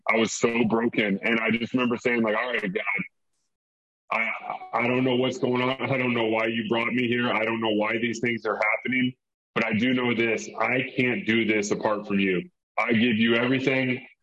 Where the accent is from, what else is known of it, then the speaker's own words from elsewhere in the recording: Texas, United States; moved away as an adult; I was in East Lansing, Michigan. I'm from Texas. I remember going to Michigan as a kid, and I told my dad, I was like, I don't ever want to live in Michigan.